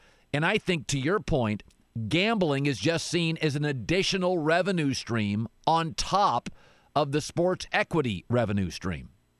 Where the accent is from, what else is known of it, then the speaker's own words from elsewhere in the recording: Seattle, Washington, United States; When I was a kid growing up in Seattle, you did everything at the Kingdome.